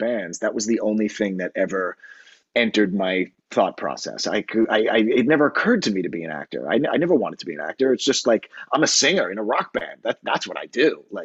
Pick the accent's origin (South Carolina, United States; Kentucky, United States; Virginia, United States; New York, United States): New York, United States; New York City; I grew up on Long Island and in New York City, and I played in rock bands